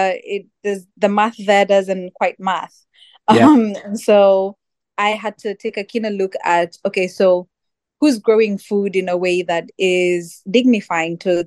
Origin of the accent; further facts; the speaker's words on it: Kenya; now in Tanzania; I'm from Kenya, but I live in Tanzania.